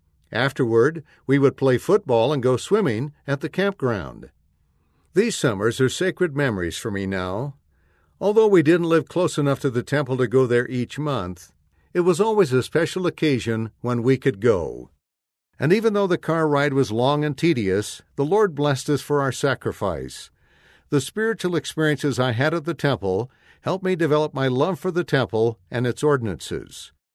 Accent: Norway; I grew up in Norway.

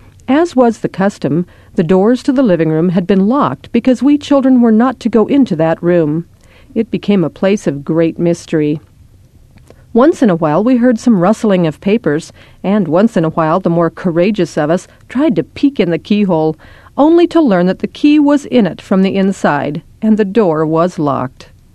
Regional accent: Germany; Christmas time was celebrated in the traditions and customs of my home country of Germany, and it was specifically for the children.

